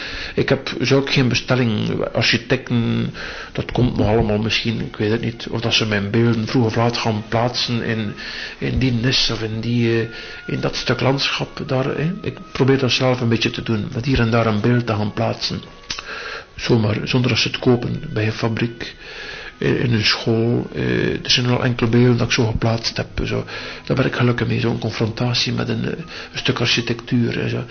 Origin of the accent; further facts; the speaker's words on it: Lauwe, Flanders, Belgium; born there; Ik ben geboren in Louwe tussen het vlas.